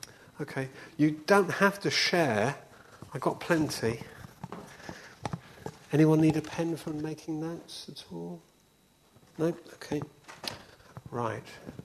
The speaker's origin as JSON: {"language": "English", "country": "United Kingdom", "lives_now": "Kenya", "said": "being very British, we got our sandwiches out"}